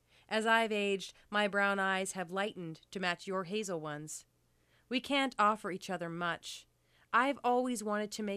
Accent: Spokane, Washington, United States; I was born in Spokane, Washington. I'm the youngest of five kids. grew up in a very raucous Irish Catholic family.

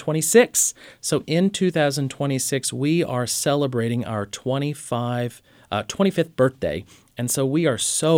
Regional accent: Missouri, United States; now in Oklahoma, United States; we are from the middle of the country. I'm from Southwest Missouri. My wife's from Kansas.

